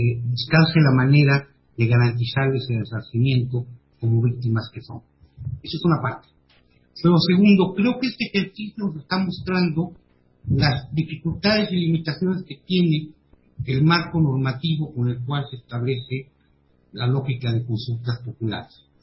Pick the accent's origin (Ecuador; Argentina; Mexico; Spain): Mexico; como ciudadanía, como mexicanos